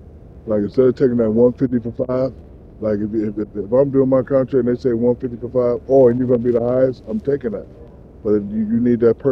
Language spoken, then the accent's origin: English; Newark, New Jersey, United States; Yeah, I'm from Newark.